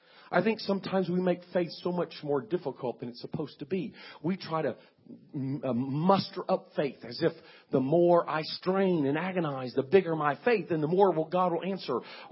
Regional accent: South Korea; I was raised in Korea. My parents were missionaries there.

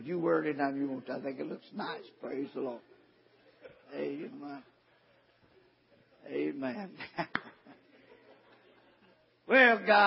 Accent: Kentucky, United States; Being born and raised in Kentucky, we were kind of raised around illiterate folks.

